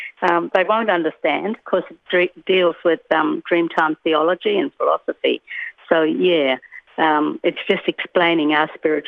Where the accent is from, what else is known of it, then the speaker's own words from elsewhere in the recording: Western Australia, Australia; I'm from the Kimberley region, I'm a Bardi woman.